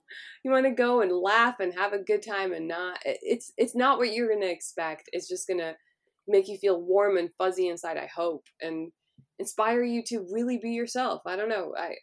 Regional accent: Hollywood, California, United States; So I grew up in Hollywood. So that was really amazing to hear.

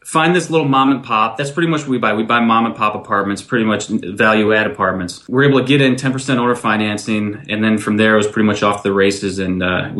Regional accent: New York, United States; So that's where I grew up. It was very rural.

